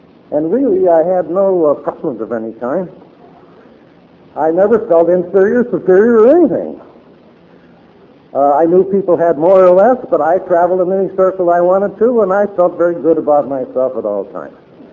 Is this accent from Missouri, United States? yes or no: yes; Missouri, United States; also born or lived in Tennessee; I was raised in a little German town over in Missouri, St. Louis area. Born in Tennessee, and I was raised over in Missouri, spent a lot of time in the Middle West.